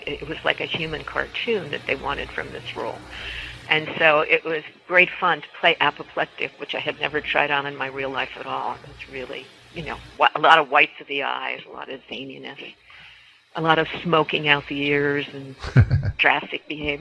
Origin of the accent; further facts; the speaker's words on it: New Haven, Connecticut, United States; I was brought up in the New Haven community